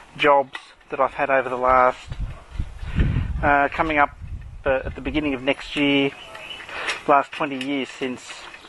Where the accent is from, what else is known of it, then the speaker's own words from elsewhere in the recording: Australia; accent: Australian; and myself, I'm, as you can tell by my accent, from Australia.